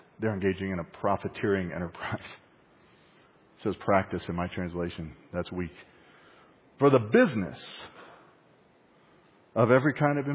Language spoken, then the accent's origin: English; San Antonio, Texas, United States; you know, I'm from San Antonio. Priscilla and I are. We grew up there. We've been here a number of years now